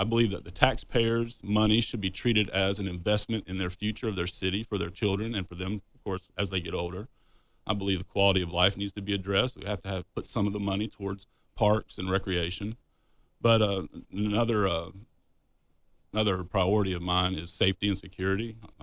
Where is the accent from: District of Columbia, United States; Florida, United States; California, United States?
Florida, United States; Callaway; also born or lived in Panama City; I'm from the east side of Panama City originally. I grew up in Callaway, went to Callaway Elementary School, finished at Rutherford in 1988.